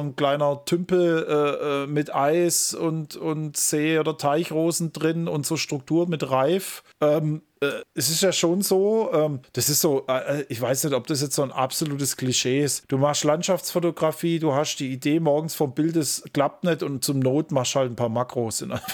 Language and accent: German; Baden-Württemberg, Germany; ich bin ja kein Schwabe, ich bin Hohelohe, aber da oben, da ist das Elblerische, also so ist ja nochmal anders wie unten das Schwäbische